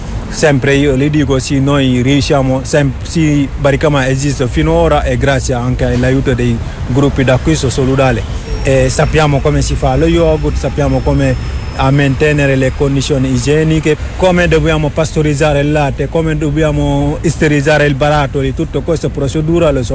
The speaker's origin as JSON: {"language": "Italian", "country": "Senegal", "moved": "yes", "lives_now": "Italy", "said": "vengo dal Senegal. Sono arrivato in Italia nel 2007"}